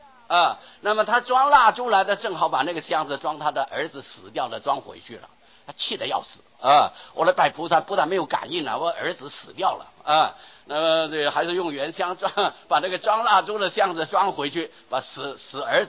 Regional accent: China; 那么我们中国人有个习惯呢

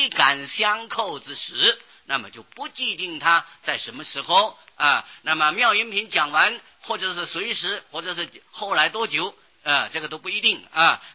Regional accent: China; 那么没有像我们中国人啊，里面还有短衫长衫啊海青啊，还没有这些啊

